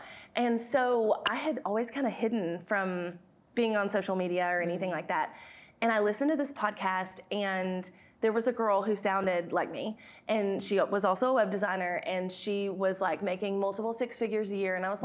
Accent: the South, United States; accent: Southern; And so like as a Southerner, like with a thick accent, I had always been told like, you can't do that.

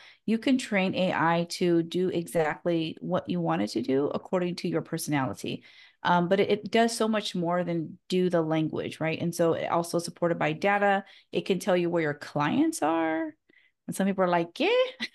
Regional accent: California, United States; we're both from the Central Valley

